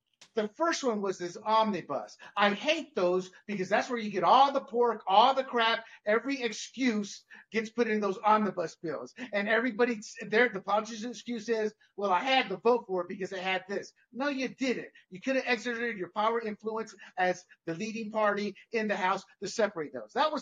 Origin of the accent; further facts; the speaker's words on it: Panama; I was born and raised as an American citizen in Panama with a Panamanian mother whose father and her husband was in Vietnam fighting.